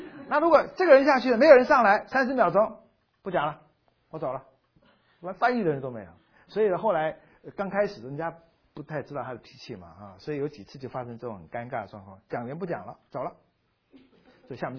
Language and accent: Chinese; Fujian, China; 就是我们福建家乡，就是我家乡，在福建什么泉州啊，泉州再往福州方向一过去就是仙游，就是莆田